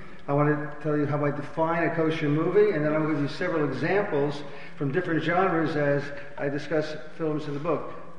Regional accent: Mount Vernon, New York, United States; Now, movies were a staple of my growing up in Mount Vernon, New York.

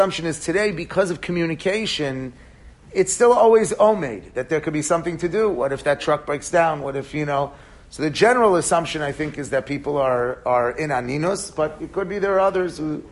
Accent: New York, United States; listen to me, I'm from New York, and I'd like to scream at someone.

